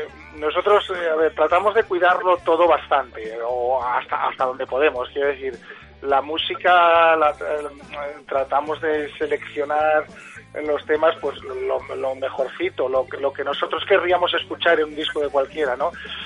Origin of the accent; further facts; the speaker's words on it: Asturias, Spain; Nosotros dentro de Asturias somos de una zona de la cuenca minera que tiene también su particularidad a la hora de hablar de determinados vocablos.